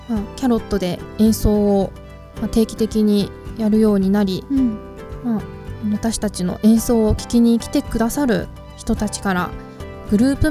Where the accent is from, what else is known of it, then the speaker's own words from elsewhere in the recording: Chiba, Japan; 千葉出身でございます。